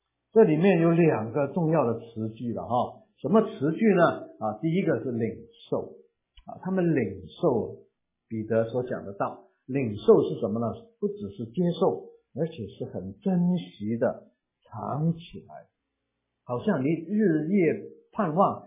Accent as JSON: {"language": "Chinese", "region": "Guangdong", "country": "China", "second_language": "Chinese", "said": "因为我那时候才开始学讲普通话，我是广东人哎呀，广东人学讲普通话是很痛苦的啊"}